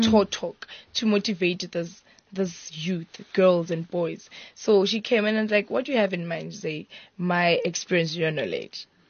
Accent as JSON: {"language": "English", "town": "Rustenburg", "region": "North West", "country": "South Africa", "tie": "born or raised there", "said": "And then after that, we're going to my hometown in Rustenburg."}